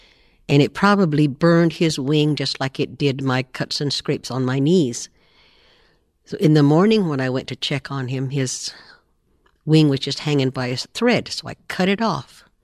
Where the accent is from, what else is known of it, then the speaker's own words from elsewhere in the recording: McDermott, Nevada, United States; I grew up in McDermott, Nevada, and I had a very beautiful childhood.